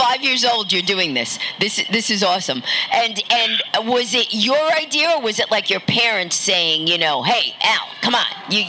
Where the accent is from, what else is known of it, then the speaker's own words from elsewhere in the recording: New York City, New York, United States; because I was born in Greenwich Village. So I lived in the village also when I was young. So I moved out to Queens.